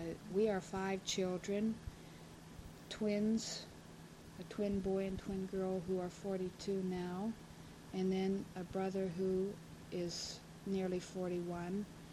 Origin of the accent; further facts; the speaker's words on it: Nicktown, Pennsylvania, United States; born there; I was born in Spangler Hospital, although I call my place of birth Nicktown. That's my parish.